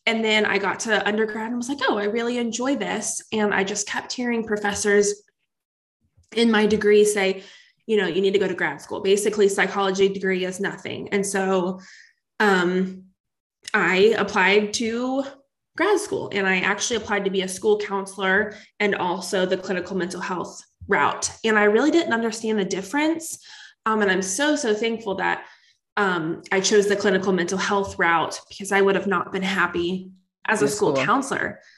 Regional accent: Indiana, United States; I'm from Indiana, so I say Reiki.

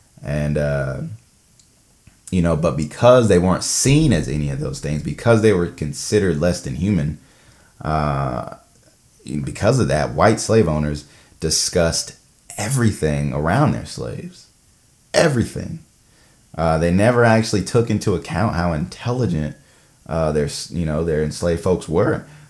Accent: the South, United States; I don't even know if I'm saying that right because I'm from the South.

